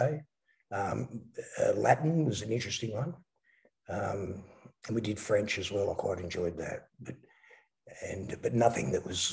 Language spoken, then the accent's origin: English; Melbourne, Victoria, Australia; I grew up in predominantly East Malvern, leafy suburb of East Malvern.